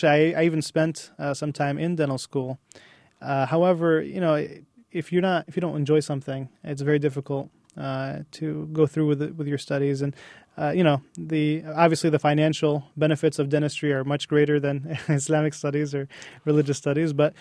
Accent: East Lansing, Michigan, United States; I was born in East Lansing, Michigan. And my father is a professor at Michigan State University. And even though I was raised in East Lansing

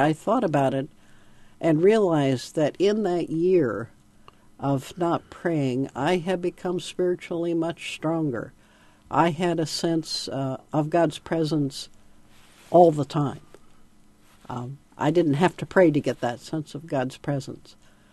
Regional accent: Indiana, United States; I grew up in Indiana and didn't meet Uncle Ralph until I was in college.

